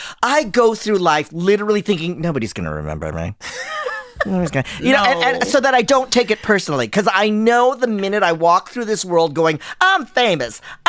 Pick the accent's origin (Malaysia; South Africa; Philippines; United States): Philippines; we took a Filipino selfie all together because we're all Filipino.